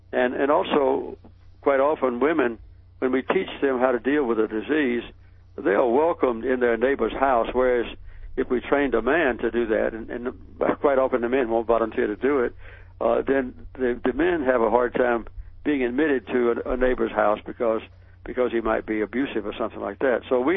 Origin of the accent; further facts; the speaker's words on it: Archery, Georgia, United States; I grew up in Archery, Georgia, near Plains. We had one white family that was ours and about 55 African-American families.